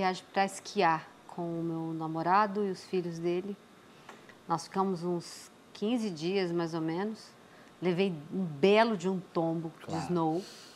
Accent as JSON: {"language": "Portuguese", "region": "Minas Gerais", "country": "Brazil", "moved": "yes", "lives_now": "São Paulo, Brazil", "said": "porque eu sou mineira, eu vim, fui para São Paulo cedo, né, em busca do trabalho, carreira e tal."}